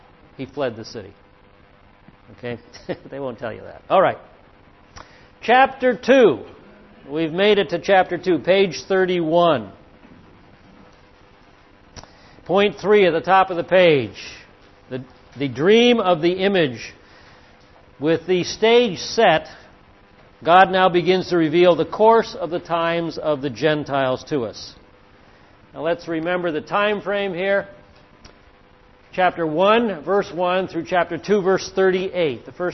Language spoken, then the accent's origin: English; United States; born there; I was born here in America, but we're all in the diaspora.